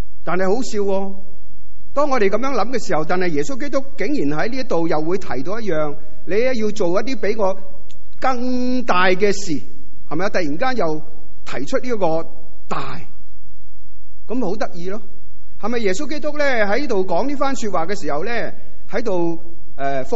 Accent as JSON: {"language": "Chinese", "country": "Hong Kong", "said": "不要让福音只是停留在我们香港人、华人的中间。"}